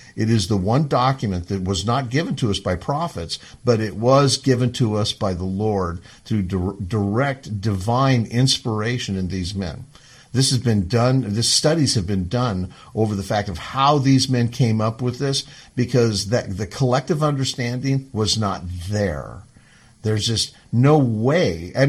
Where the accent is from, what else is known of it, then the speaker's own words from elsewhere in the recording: Washington, United States; Because as a Washingtonian, because I live here, I grew up in Washington